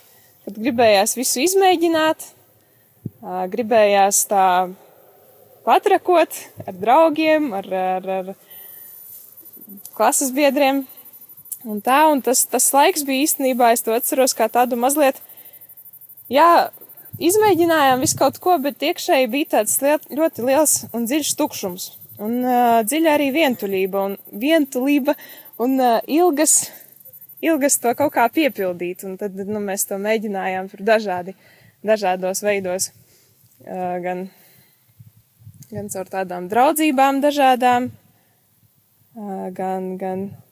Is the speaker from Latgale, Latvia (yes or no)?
no; Eglaine, Augšdaugava Municipality, Latvia; Man šobrīd ir 25 gadi. Es nāku no Eglainas pagasta.